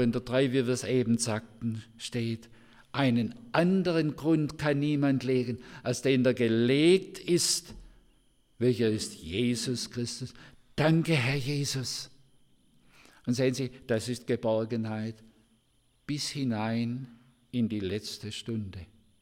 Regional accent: Stuttgart, Baden-Württemberg, Germany; Ich bin ein Schwab. In Stuttgart geboren und dort aufgewachsen.

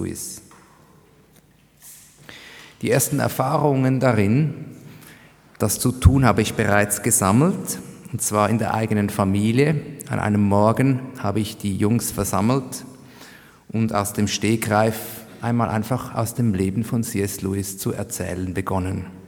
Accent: Zurich, Switzerland; Ich saß an der Limmat, dem Fluss meiner Heimatstadt.

